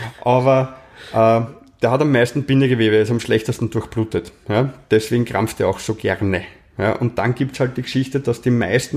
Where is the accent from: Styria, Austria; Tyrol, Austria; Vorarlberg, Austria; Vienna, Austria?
Vienna, Austria; weil die schwierigen Dinge merken wir als Wiener ja nicht.